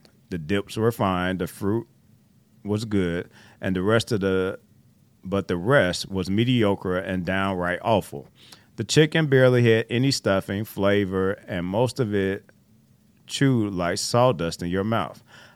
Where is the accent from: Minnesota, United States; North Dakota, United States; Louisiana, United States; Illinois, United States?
Illinois, United States; Chicago; I know I'm from Chicago, so when it comes to food